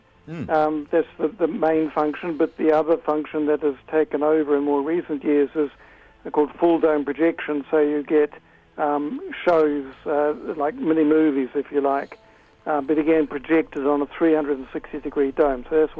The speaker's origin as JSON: {"language": "English", "country": "New Zealand", "said": "just to let them know that I am from New Zealand."}